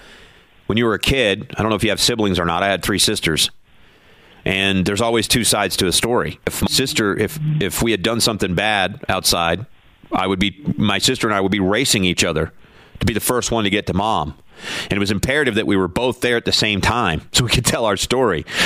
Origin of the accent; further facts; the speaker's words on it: Kentucky, United States; I'm from Kentucky.